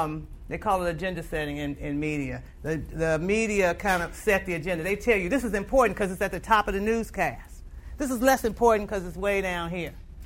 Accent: Chicago, Illinois, United States; When I was growing up in Chicago, a long time ago, I had a birthday on Sunday

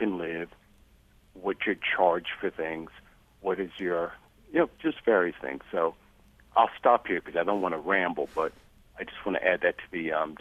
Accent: New Jersey, United States; now in Rochester, United States; I'm almost 60 years old. I'm in Rochester now. I grew up in New Jersey.

